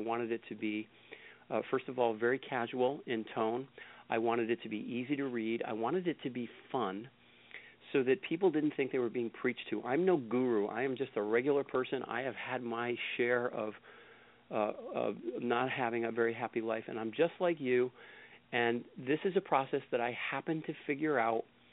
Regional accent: New England, United States; And I grew up in New England where it's very conventional, and, you know, you just suck it up.

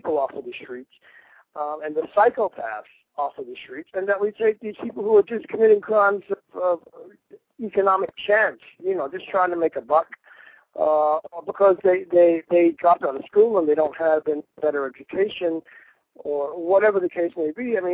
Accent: New York, United States; were instituted in my home state in 1973, New York by Nelson Rockefeller.

